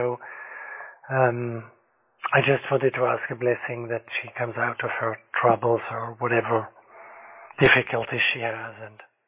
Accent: Switzerland; Yeah, I'm from Switzerland.

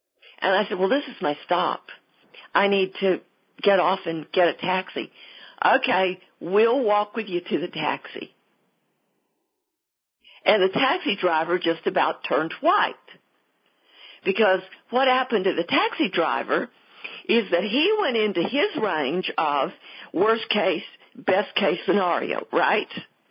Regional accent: Texas, United States; accent: Texas; So I played up my Texas accent, and I said, well, I'm from Texas.

